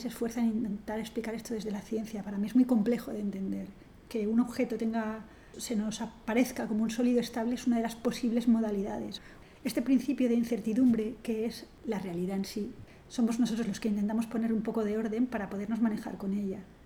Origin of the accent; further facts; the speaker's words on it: Valencia, Valencian Community, Spain; que vengo de Valencia